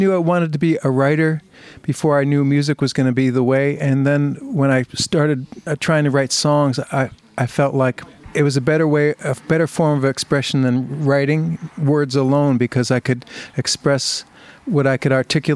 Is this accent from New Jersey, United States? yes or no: yes; Colonia, New Jersey, United States; moved away as an adult; now in Pennsylvania; And I grew up there first 18 years in Colonia, New Jersey, in Woodbridge Township, and then moved to Bethlehem, Pennsylvania, to go to school at Mo